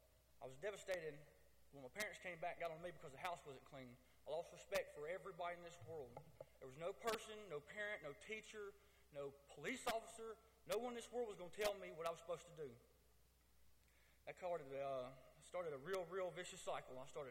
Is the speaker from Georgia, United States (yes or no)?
yes; Griffin, Georgia, United States; I'm from Griffin, Georgia. I was born December 8th, 1986. I'm 27 years old. Growing up, I lived in a broken home.